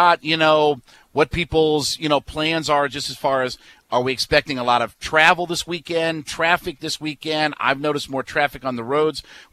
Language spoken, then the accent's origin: English; Ohio, United States; I grew up in Northeast Ohio, so I am a diehard Cleveland Indians fan